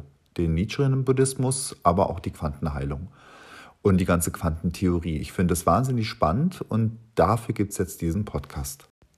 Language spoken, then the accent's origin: German; Tegernsee, Bavaria, Germany; now in Berlin, Germany; Ich bin am Tegernsee aufgewachsen in Oberbayern und habe dann in München Industriedesign studiert und habe während der Zeit auch schon gemalt und mich als Künstler etabliert. Und so bin ich vor 25 Jahren nach Berlin gezogen